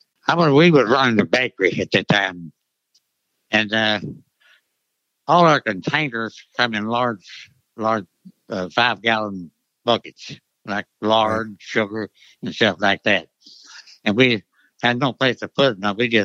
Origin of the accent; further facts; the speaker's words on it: New Albany, Mississippi, United States; now in France; Originally, I'm from New Albany, Mississippi.